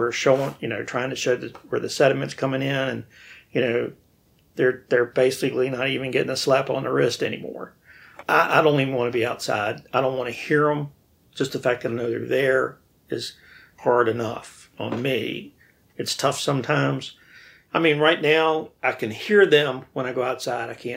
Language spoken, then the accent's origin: English; Roanoke, Virginia, United States; No, I grew up in town. My dad, he was an insurance agent. He had his own business. And I grew up in Roanoke.